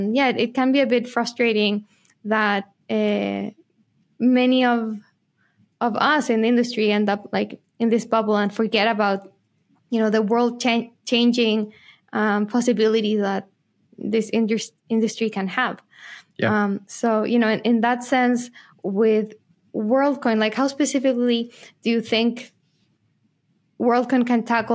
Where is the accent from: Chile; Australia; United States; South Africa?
Chile; moved away; also born or lived in Argentina; Like I'm originally from Chile. I lived many years in Argentina.